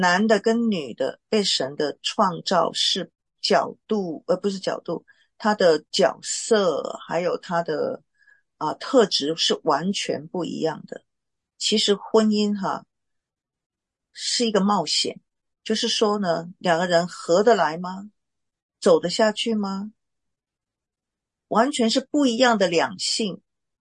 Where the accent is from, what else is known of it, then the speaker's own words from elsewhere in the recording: Taiwan; 就对于我们台湾人是这样子的哈